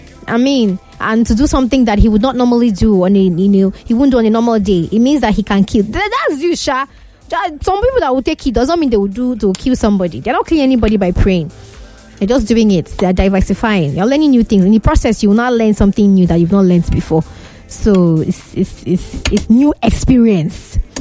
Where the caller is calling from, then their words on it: Ogudu, Lagos, Nigeria; from Ogudu.